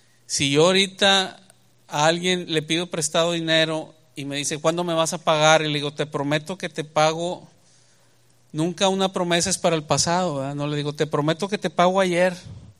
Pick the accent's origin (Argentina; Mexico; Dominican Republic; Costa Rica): Mexico; nosotros que venimos de México